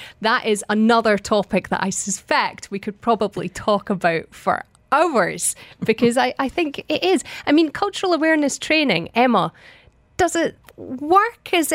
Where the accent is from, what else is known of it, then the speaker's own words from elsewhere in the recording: Edinburgh, Scotland, United Kingdom; now in United Arab Emirates; I'm glad I'm from Edinburgh.